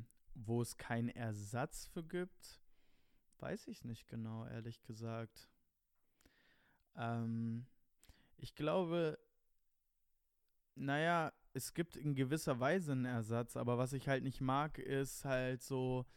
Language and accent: German; Italy; ich spreche gerne über Italien und ich fühle mich auch italienisch oder ne, italienisch und deutsch.